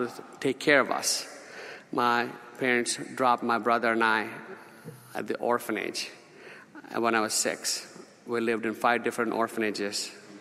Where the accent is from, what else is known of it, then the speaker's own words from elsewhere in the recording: India; born there; I was born in India to an untouchable family.